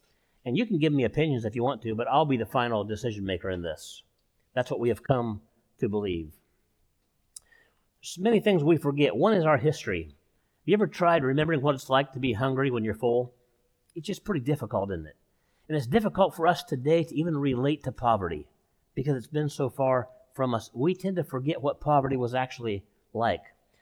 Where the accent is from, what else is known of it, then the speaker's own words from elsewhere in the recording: California, United States; And I remember as a boy growing up in California thinking, what kind of a Christmas would that be?